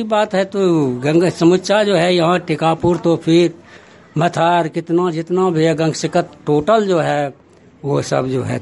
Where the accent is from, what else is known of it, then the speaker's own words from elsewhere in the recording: Tikarampur, India; ग्राम टीकारामपुर के निवासी हूं